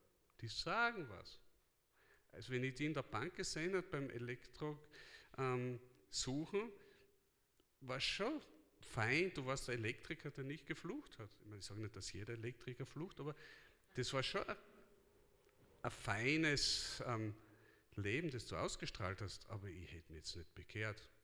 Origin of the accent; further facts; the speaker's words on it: Mittelbiberach, Baden-Württemberg, Germany; also born or lived in Styria, Austria; Habe ich gesagt, nein, aus Mittelbiberach. Aber ich bin in der Steiermark geboren